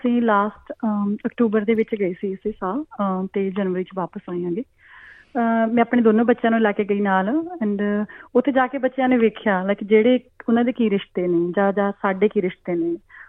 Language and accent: Punjabi; Bathinda, Punjab, India; and ਮੈਂ ਬਿਲਕੁਲ traditional ਪਿੰਡ ਤੋਂ ਹਾਂ, ਬਠਿੰਡੇ ਤੋਂ ਹੈਗਾ ਮੇਰਾ ਪਿੰਡ, ਉੱਥੇ ਹੈਗਾ